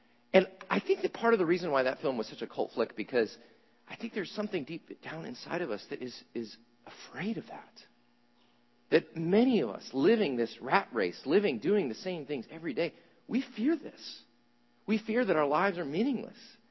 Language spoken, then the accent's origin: English; Chattanooga, Tennessee, United States; I was from Chattanooga, and I thought, oh, that's odd.